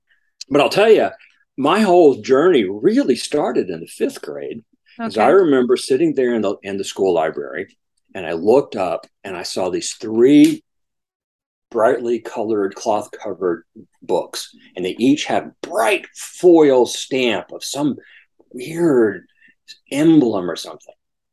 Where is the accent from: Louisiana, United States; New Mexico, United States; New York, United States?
Louisiana, United States; St. Francisville; Well, I grew up in Louisiana originally. I was from a small town north of Baton Rouge called St. Francisville, which is a very plantation, antebellum home town.